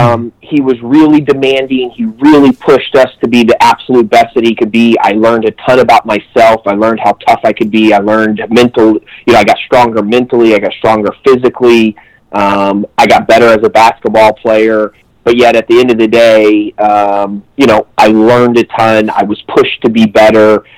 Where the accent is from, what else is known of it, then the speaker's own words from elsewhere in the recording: Missouri, United States; And I was really being heavily recruited by Missouri, which was my home state school.